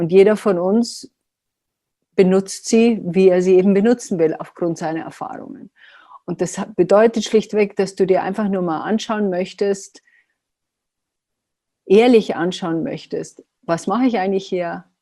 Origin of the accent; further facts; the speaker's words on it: Germany; Und das, wir sind auch Deutsche, das darf man nicht vergessen, da gab es auch so strikte gerade Linien.